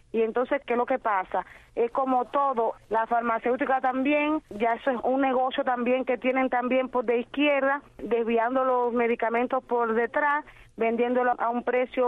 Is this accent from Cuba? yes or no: yes; Cuba